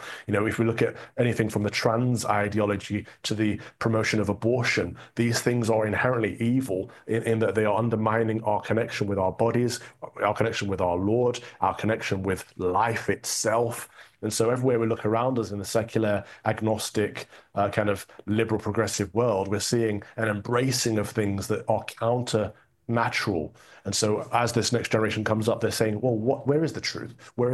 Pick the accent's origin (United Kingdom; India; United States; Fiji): United Kingdom; particularly in America and in my home country, Great Britain, where we have the Church of England, which has been the predominant Christian denomination for the last 500 years.